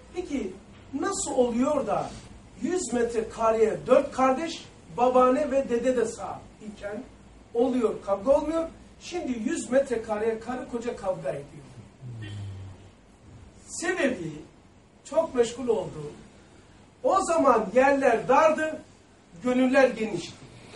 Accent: Black Sea Region, Turkey; Ben Karadenizliyim. Orada 100 metre, eskileri söylüyorum eskiler. 100 metre vardı yoktu. Tahtalı evlerimiz vardı.

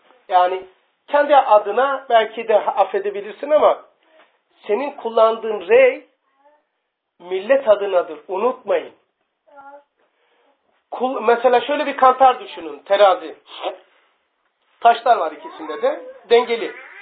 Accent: Black Sea Region, Turkey; Hele ben Karadenizliyim.

